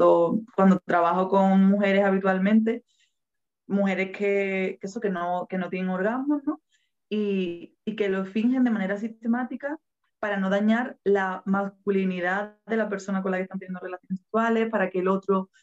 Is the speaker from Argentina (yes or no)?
no; San Fernando, Andalusia, Spain; Yo vivo en el sur de España, yo soy de San Fernando, un pueblo de la provincia de Cádiz, en Andalucía, al sur.